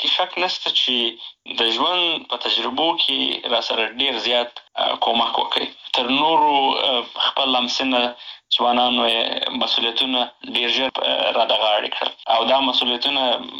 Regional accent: Helmand, Afghanistan; also born or lived in Bagram / Pakistan / Kandahar / Nangarhar; زه په باګرام کې پیدا شوی یم. او وروسته د هغې نه مې فامیل هجرت ته اړ شوی و، پاکستان ته تللی و د یو څه موده ورې وخت. هغې نه وروسته بیا بېرته راغلی یو په هلمند کې.

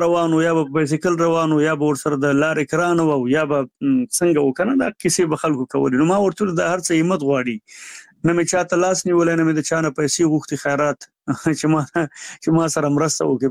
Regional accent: Jalalabad, Nangarhar, Afghanistan; زموږ کلی د دغه نه ډېر لرې دی، د جلال آباد نه، د ښار نه، چې 15 کیلومتره

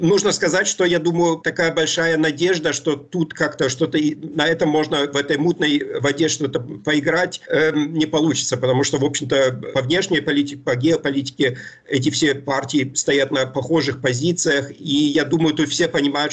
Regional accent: East Germany, Germany; я вот вырос в Восточной Германии, у меня там Штази и так далее

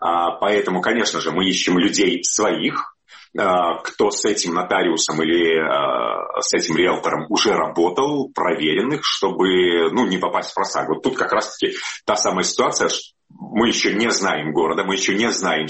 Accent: Belarus; А поскольку мы, белорусы

